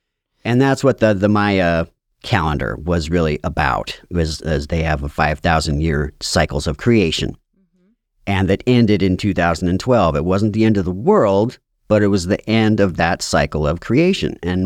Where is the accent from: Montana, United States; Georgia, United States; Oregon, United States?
Montana, United States; Livingston; Yeah, I am born and raised in Livingston, Montana. Another very beautiful place on the earth, right on the Yellowstone River, north of Yellowstone Park.